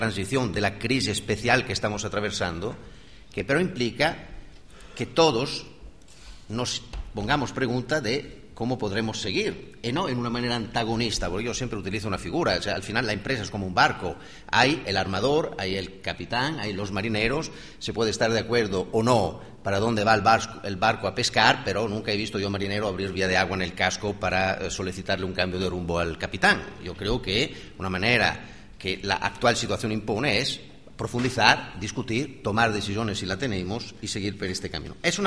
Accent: Italy; Spanish is a second language; por ejemplo en Italia, de donde vengo yo

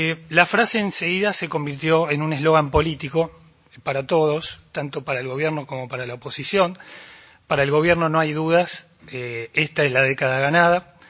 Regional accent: Argentina; lo que pasa en mi país, en la Argentina

